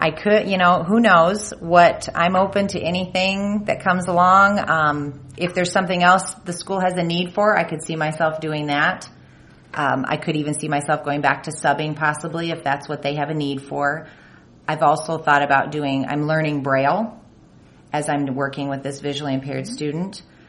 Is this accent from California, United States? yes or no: no; Ames, Iowa, United States; I grew up in Ames. I love Ames.